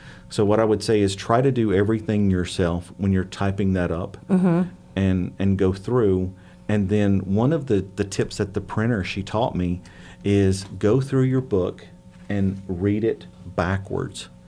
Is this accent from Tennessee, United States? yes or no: yes; Tennessee, United States; accent: twang; and I'm from Tennessee, so you're going to have some twang